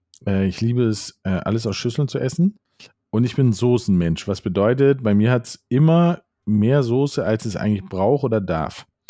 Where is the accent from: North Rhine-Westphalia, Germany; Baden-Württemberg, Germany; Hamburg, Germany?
Hamburg, Germany; ich komme aus Poppenbüttel